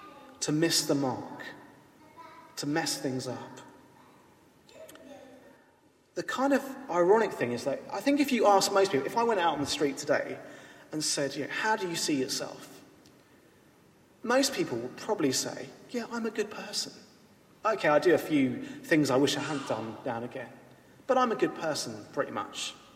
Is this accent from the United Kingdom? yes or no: yes; United Kingdom; This is proof that I'm a British citizen, that in some way I belong to Britain.